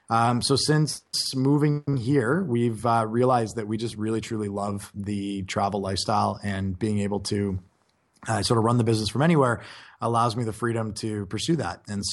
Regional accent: Canada; now in Spain; So I'm originally from Canada.

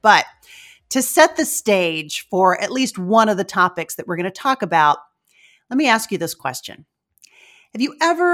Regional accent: Rising Star, Texas, United States; which is about 60 miles west of my hometown, which is called Rising Star.

